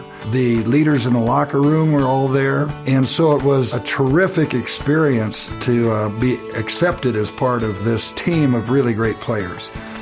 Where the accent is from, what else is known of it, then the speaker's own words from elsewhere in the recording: Iowa, United States; Well, I grew up in Southwest Iowa